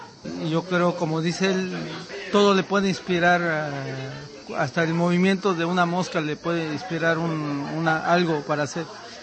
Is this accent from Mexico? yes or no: yes; Mexico; now in Brussels, Belgium; yo soy latino, yo soy mexicano, y me siento latinoamericano, mi pasión es toda América Latina, y siempre, por cuestiones de azares de la vida, vivo en Bruselas